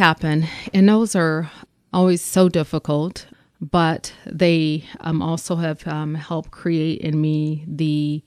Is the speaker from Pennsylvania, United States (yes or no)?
no; Detroit, Michigan, United States; If anybody knows, I will tell them I'm from Detroit.